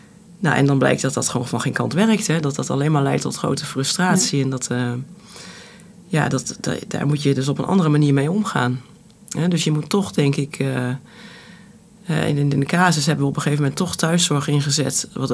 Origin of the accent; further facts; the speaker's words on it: Netherlands; En dat merk ik ook als ik in het buitenland werk. Als Nederlanders hebben we toch het idee dat wij het goed doen.